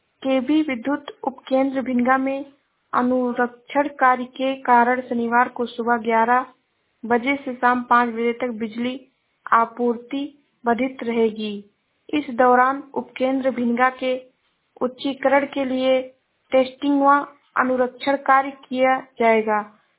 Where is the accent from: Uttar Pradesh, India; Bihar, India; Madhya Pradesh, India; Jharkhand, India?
Uttar Pradesh, India; Shravasti; मैं जिला श्रावस्ती से हूँ।